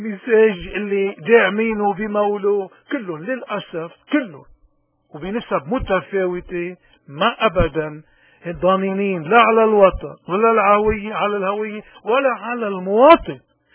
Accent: Lebanon; نحن شعب لبناني عنا 7000 سنة حضارة

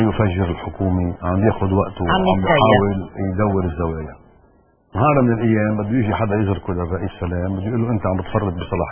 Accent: Lebanon; أنا كمواطن لبناني أرى بما حصل مشهد وليس حركة سياسية حقيقية

